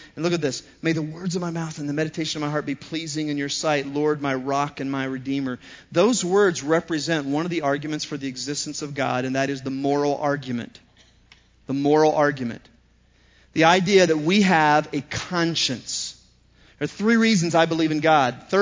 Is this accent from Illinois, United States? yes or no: no; Newark, Ohio, United States; And I'm a hick from Newark, Ohio, so this really speaks to me.